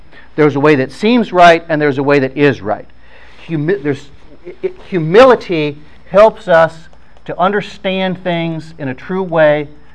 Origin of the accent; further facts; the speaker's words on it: Toledo, Ohio, United States; When I was a kid growing up in Toledo, my dad worked at a steel mill up in Toledo